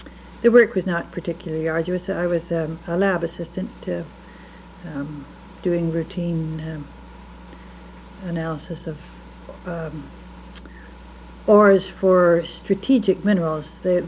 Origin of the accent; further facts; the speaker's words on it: Victoria, British Columbia, Canada; born there; I was born in Victoria in 1924.